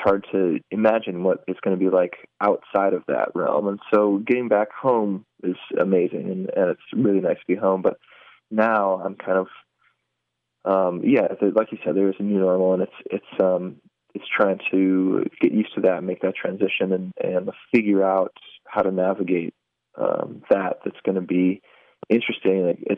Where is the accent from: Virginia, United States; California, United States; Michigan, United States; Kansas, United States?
Michigan, United States; Detroit; also born or lived in Lansing; It's a song that was inspired by growing up in Detroit and living in Lansing for so long.